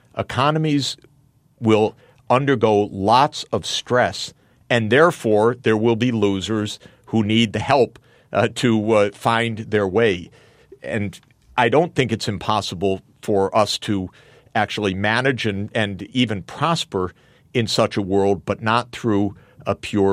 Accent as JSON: {"language": "English", "region": "Michigan", "country": "United States", "tie": "born or raised there", "said": "which in my home state of Michigan is a number one issue."}